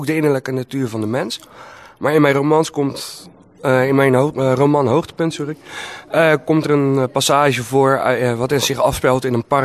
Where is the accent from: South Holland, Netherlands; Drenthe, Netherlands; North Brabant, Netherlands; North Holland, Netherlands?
South Holland, Netherlands; Rotterdam; born there; now in Capelle aan de IJssel, Netherlands; Ik ben geboren in Rotterdam en ik woon al 3/4 van mijn leven in Capelle aan de IJssel.